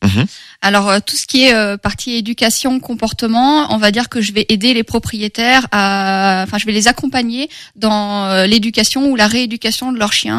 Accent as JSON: {"language": "French", "town": "Saumur", "region": "Pays de la Loire", "country": "France", "lives_now": "Angers, France", "said": "j'ai 33 ans. Je suis originaire de Saumur. J'ai déménagé sur Angers pour mes études à la fac, donc en 2010. Et du coup, j'ai jamais quitté Angers."}